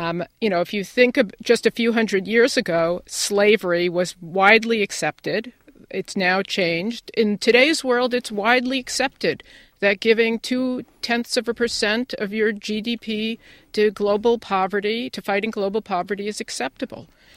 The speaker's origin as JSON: {"language": "English", "country": "United States", "said": "It is an accident, and the fact that it's an accident that I'm an American should give me an appreciation."}